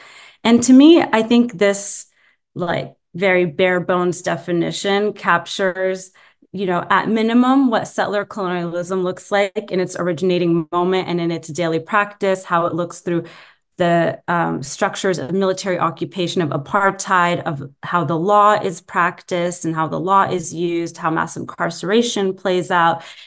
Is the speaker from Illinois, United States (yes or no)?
no; California, United States; also born or lived in Jerusalem / Birzeit; now in Oakland, United States; I'm a Palestinian from Jerusalem and from the village of Birzeit in the West Bank, but I grew up in the Bay Area and I just returned here and live in Oakland now. So I've been living in Palestine on and off for the past decade.